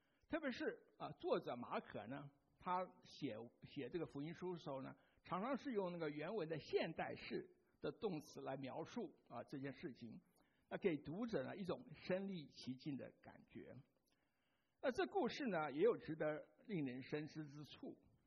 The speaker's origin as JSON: {"language": "Chinese", "region": "Taipei", "country": "Taiwan", "tie": "born or raised there", "said": "我就想到我小时候住在台北啊"}